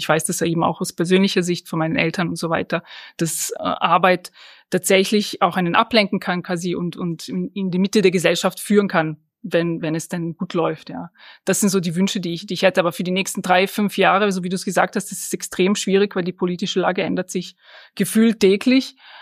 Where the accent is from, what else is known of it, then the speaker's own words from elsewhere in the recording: Austria; ich bin ja auch Österreicherin.